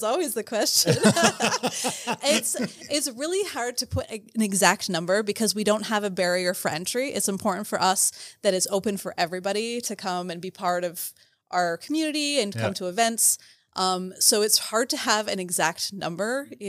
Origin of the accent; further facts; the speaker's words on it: Canada; now in Berlin, Germany; I'm technically from Canada, but I've been in Germany for a long time and I call Berlin home.